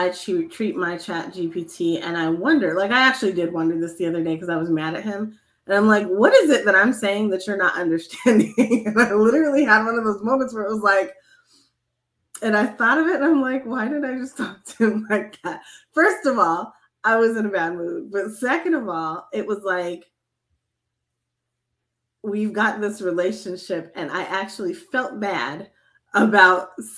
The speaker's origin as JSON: {"language": "English", "region": "Colorado", "country": "United States", "said": "I'm from Colorado and that ain't foreign to me."}